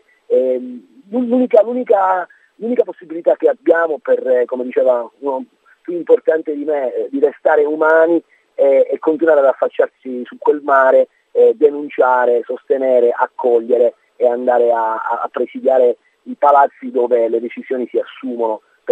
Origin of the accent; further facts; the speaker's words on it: Calabria, Italy; io da una calabrese